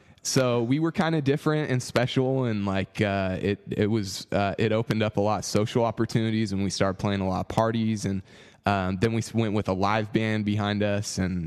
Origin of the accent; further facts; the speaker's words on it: Paradise, California, United States; I'm like, yeah, I am from Paradise.